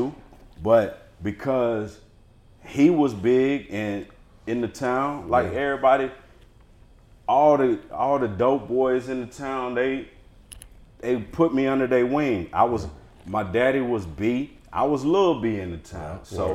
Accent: Georgia, United States; born there; I'm from outside. I was born right outside of Savannah, Georgia. Little small country town, but all my family is in Savannah.

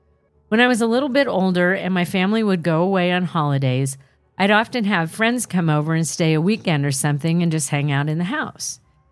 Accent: Ireland; I am Irish, and my family and I live in Ireland. The home that I grew up in had been in my family for a long time.

